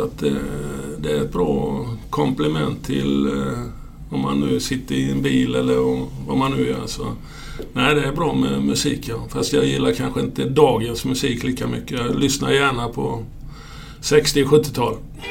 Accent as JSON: {"language": "Swedish", "town": "Ronneby", "region": "Blekinge", "country": "Sweden", "tie": "born or raised there", "said": "Föddes 52, ja, och gjorde lumpen, slutade lumpen 72. Så att efter det så flyttade jag till Tingsryd. Så det var ju 20 år i Ronneby då."}